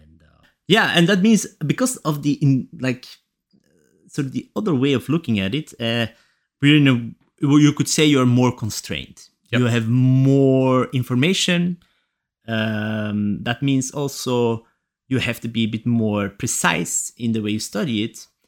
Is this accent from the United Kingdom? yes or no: no; Belgium; I'm from Belgium